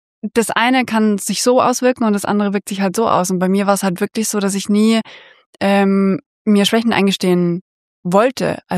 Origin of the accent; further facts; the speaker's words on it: Bavaria, Germany; ich bin groß, ich bin blond, ich bin in Bayern groß geworden